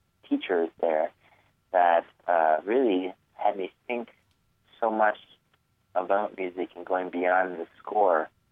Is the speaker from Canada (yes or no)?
yes; Toronto, Ontario, Canada; born there; Well, I was born in Toronto and had a wonderful time in that city. I didn't realize how much I loved the city until I left, and now miss it quite a bit.